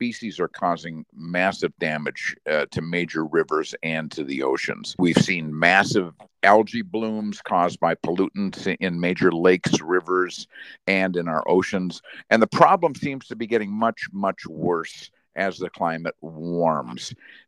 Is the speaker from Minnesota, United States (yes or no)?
yes; Minnesota, United States; I was born and raised in Minnesota, and they have a terrible situation going on because it's an agricultural state